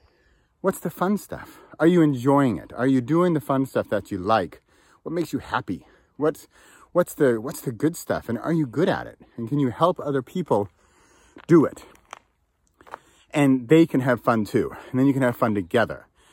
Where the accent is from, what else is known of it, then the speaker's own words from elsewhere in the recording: California, United States; I grew up in California. I'm not a surfer. I don't know how to surf.